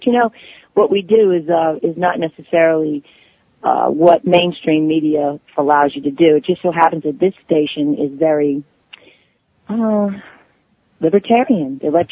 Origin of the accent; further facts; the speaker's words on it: New Orleans, Louisiana, United States; I'm a lawyer in New Orleans. I'm born and raised in New Orleans and went to school here.